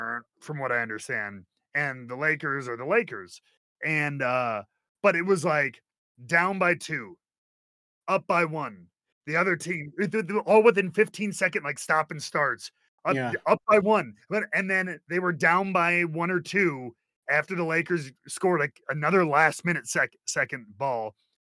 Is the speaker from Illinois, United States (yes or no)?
yes; Chicago, Illinois, United States; And it was all about my hometown Chicago Bulls.